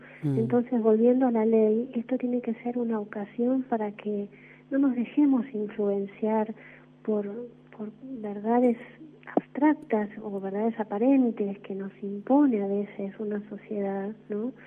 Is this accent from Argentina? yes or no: yes; Argentina; bueno, esto nos está dividiendo como argentinos, y en parte puede ser cierto